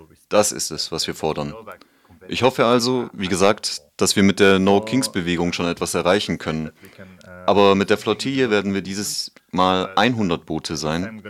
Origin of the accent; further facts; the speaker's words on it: France; German is a second language; Ich bin Franzose